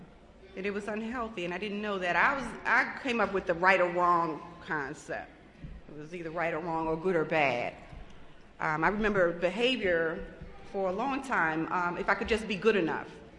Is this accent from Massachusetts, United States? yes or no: yes; Boston, Massachusetts, United States; I grew up in Boston. My mom is white. We grew up in a housing project.